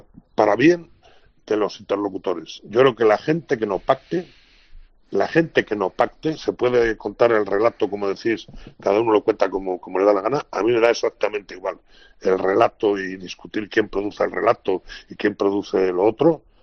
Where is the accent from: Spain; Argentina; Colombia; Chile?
Spain; me parece como ciudadano español